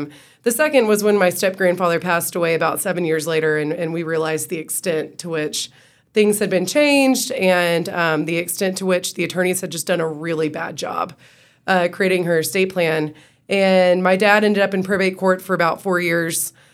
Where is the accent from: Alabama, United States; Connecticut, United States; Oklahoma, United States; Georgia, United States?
Georgia, United States; Athens; also born or lived in Atlanta; So I'm actually from Athens, born and raised, one of the few that's still here, went all the way through Clark County Schools, Clark Central, graduated in 06